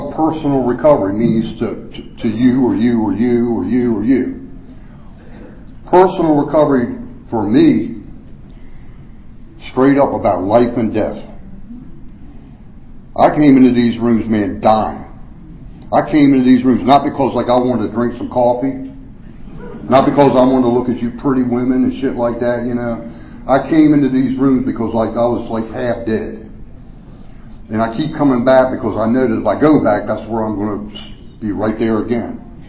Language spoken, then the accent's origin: English; Waldorf, Maryland, United States; or maybe down in my hometown, Tri-County and Waldorf.